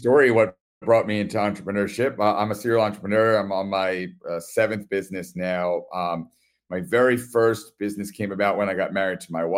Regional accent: Brooklyn, New York, United States; now in Port Washington, United States; I'm just outside the city, Port Washington, New York. I'm born and raised in Brooklyn and have lived here most of my life.

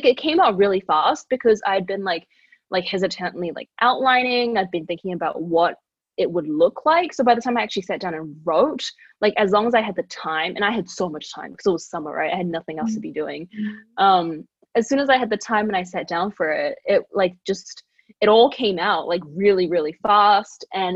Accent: New Zealand; moved away as an adult; now in Philadelphia, United States; But then I, like, went to college, and, like, I moved countries, right? So I moved from New Zealand to, like, Philadelphia, where I started, like, school.

